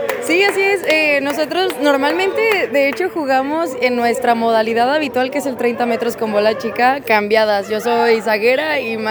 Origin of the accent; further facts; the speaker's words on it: northern Mexico, Mexico; Sí, yo soy del norte. Sí, completamente diferente. La verdad es que crecí yo en una ciudad muy chiquita